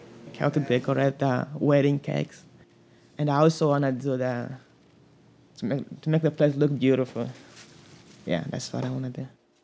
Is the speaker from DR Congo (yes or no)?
yes; DR Congo; moved away; also born or lived in Zimbabwe; I'm from Congo. At that time, there was been a lot of killing and shooting. Even my parents were killed, and that's why we moved.